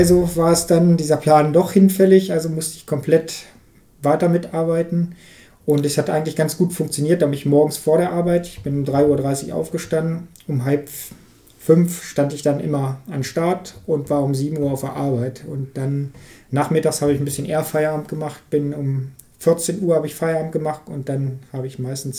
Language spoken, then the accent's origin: German; Harz, Germany; ich möchte eigentlich hier in Harz, denn Harz ist meine Heimat, die Gegend ist so schön